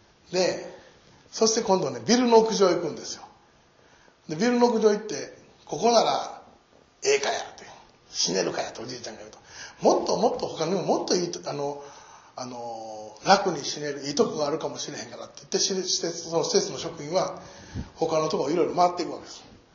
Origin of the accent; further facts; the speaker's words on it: Nara, Japan; now in Fujieda, Japan; 自分の生まれ育った奈良よりも好きなんです。